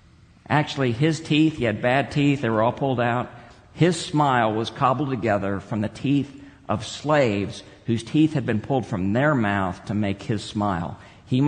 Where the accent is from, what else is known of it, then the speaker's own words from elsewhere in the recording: Texas, United States; By the way, I grew up in West Texas, and I've confessed to you my own racist tendencies before.